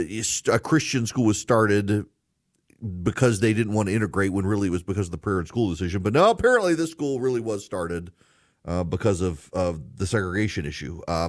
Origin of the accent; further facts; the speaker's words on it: Dubai, United Arab Emirates; moved away; you know, I grew up overseas in Dubai. What you may not know is that in 1990, in the run-up to the Gulf War, my family, we all moved home.